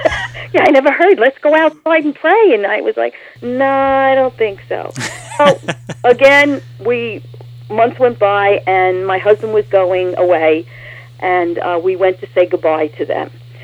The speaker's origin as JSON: {"language": "English", "town": "Brooklyn", "region": "New York", "country": "United States", "tie": "born or raised there", "said": "I was raised in Brooklyn. The area that I was raised in was called East New York, Brooklyn, in an Italian family, not a religious family."}